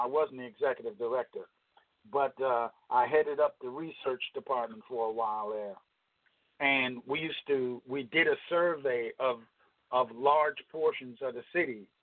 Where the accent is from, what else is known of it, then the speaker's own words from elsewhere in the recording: New York, United States; Because growing up in New York, for the most part, New York, there's a lifestyle there.